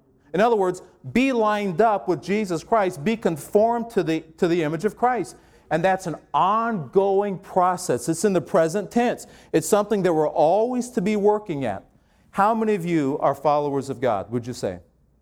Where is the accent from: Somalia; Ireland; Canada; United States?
Ireland; We follow, you know, well, I'm Irish. We follow our culture.